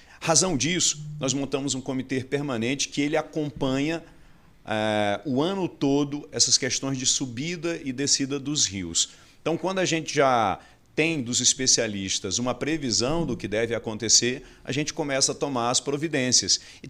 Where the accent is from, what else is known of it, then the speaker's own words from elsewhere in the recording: Amazon, Brazil; born there; Eu nasci na Amazônia, eu nasci na beira do rio